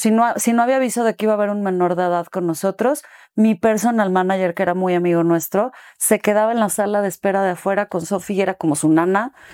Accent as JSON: {"language": "Spanish", "country": "Mexico", "said": "no soy de Mérida, no soy de la península de Yucatán, no soy maya. Pero a fin de cuentas somos un mismo país"}